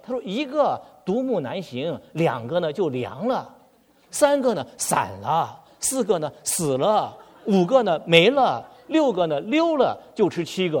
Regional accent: northern China, China; 虽然我在北方长大，我上大学的时候呢，我冬泳啊，我在西安上大学

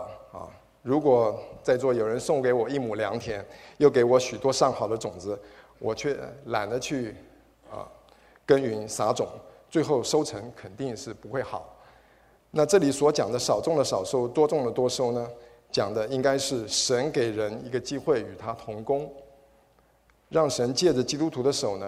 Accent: Taiwan; 那我从小是在台湾长大

